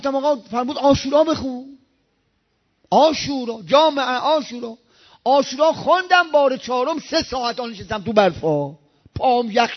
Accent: Rasht, Gilan, Iran; تو من بچه رشتم، اینجا ترکیه است

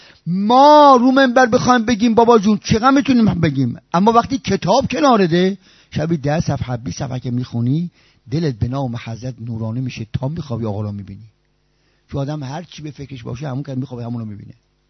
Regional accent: Iran; من بچه ایرانم

